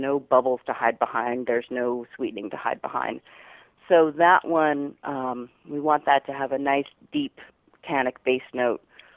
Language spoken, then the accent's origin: English; California, United States; I had no idea. I came out from California.